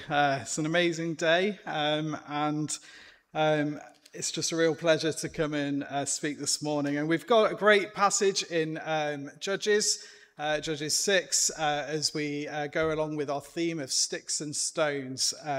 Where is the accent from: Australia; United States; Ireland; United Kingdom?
United Kingdom; England; and I am English. I'm really sorry.